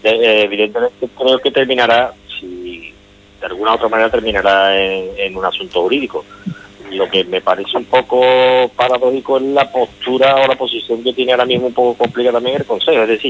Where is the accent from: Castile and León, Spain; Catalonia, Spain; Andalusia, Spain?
Andalusia, Spain; Seville; yo como sevillano